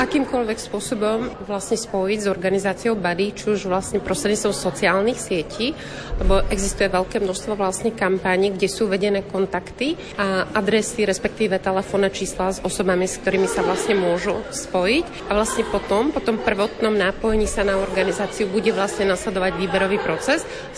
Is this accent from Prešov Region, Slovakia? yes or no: yes; Poprad, Prešov Region, Slovakia; Čo sa týka mňa, tak ja som z Popradu